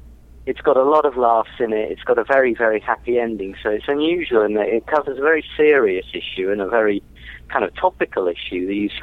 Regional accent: England, United Kingdom; now in Los Angeles, United States; I am indeed an Englishman, Englishman in L.A.

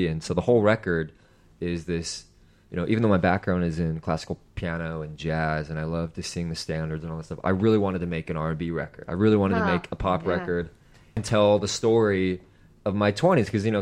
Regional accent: Utah, United States; now in California, United States; And then born here, grew up in Utah, and then moved to California 4 years ago.

